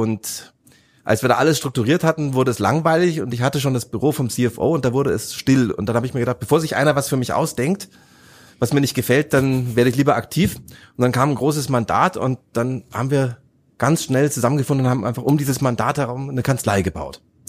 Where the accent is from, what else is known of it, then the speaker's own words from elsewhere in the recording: Munich, Bavaria, Germany; Ich bin aus München